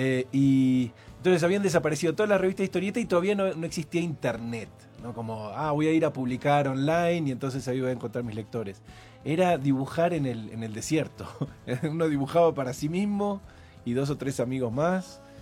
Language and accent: Spanish; Argentina; Soy argentino, así que sí, es un honor